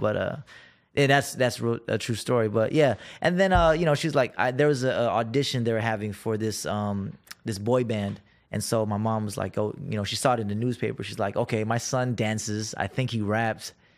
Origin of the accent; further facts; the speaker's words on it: United States; I mean, because I grew up in the States, so I couldn't speak the language very well.